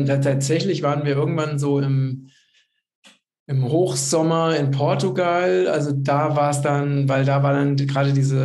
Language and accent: German; Hesse, Germany; Ist halt nicht pinkeln, so wie wir bei uns in Hessen, sondern pullern heißt es dann.